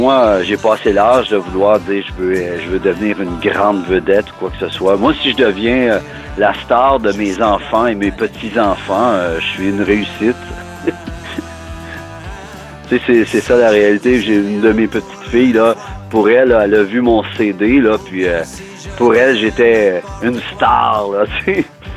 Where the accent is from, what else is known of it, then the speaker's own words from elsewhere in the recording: Thetford Mines, Quebec, Canada; now in Montreal, Canada; Je viens de Tetford, une ville de 27 000 habitants, une moyenne ville en fait. Je suis déménagé pour les études et pour la musique à Montréal.